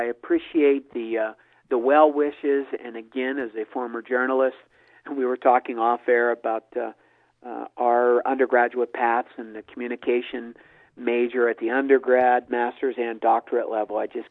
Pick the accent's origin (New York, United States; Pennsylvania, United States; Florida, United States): Pennsylvania, United States; Ellwood City; you go back to my hometown of Elwood City, and there's no longer a hospital